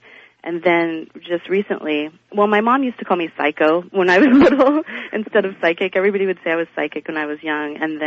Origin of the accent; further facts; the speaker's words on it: San Diego, California, United States; And I'm from San Diego.